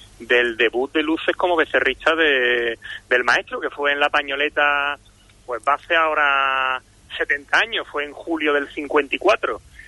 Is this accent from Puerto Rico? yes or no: no; Seville, Andalusia, Spain; obviamente pues es bastante subjetivo porque soy de Sevilla, somos de Sevilla